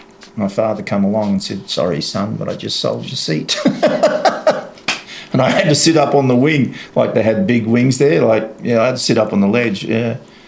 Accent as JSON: {"language": "English", "town": "Coonamble", "region": "New South Wales", "country": "Australia", "tie": "born or raised there", "said": "I was born in Coonamble. I've been here for 74 years."}